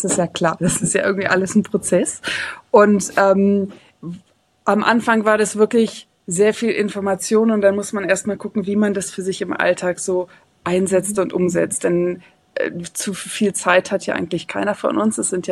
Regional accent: Luxembourg; first language French; German is a second language; Ich komme aus Luxemburg, also bin französischsprachig im Umfeld aufgewachsen

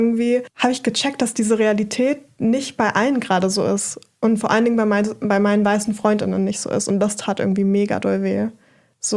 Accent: Brandenburg, Germany; ich bin in Brandenburg groß geworden und dort sozialisiert worden.

